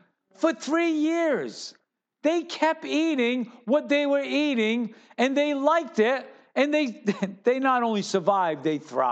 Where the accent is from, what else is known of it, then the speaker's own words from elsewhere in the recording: Fall River, Massachusetts, United States; You know I'm from Fall River, right?